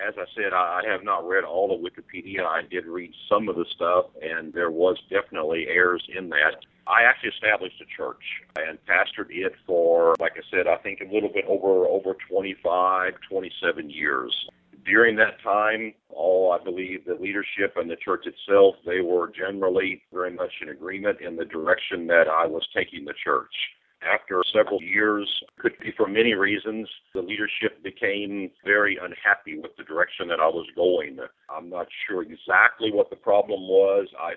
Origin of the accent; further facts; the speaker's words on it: Cape Girardeau, Missouri, United States; Yes, I was born and raised in Cape Girardeau, Missouri.